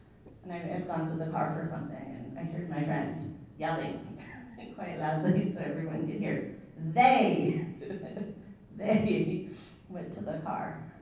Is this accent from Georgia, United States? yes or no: no; Washington, United States; also born or lived in Colombia; I was born on Mwaska territory, which is also known as Colombia, South America. And then I was adopted to a white family in Coast Salish territory in Washington State. Grew up in a small, very white town.